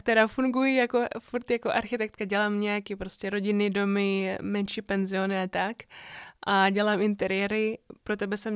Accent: Ukraine; Czech is a second language; now in Czech Republic; jsem z Ukrajiny, ale zároveň žijí tady relativně dlouho, abych taky rozuměl i ty české stránce, i ty české mentalitě.

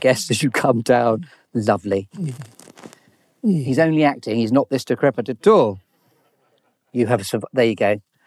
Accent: Middlesbrough, North East England, United Kingdom; born there; also born or lived in Uganda; No, I was born in Middlesbrough

